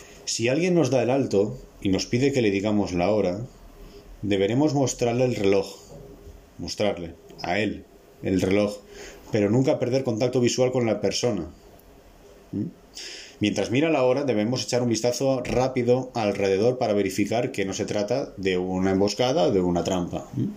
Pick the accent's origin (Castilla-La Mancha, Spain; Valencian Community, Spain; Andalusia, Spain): Valencian Community, Spain; Valencia; en Valencia, yo soy de Valencia, por calle tienes 5 o 6 bares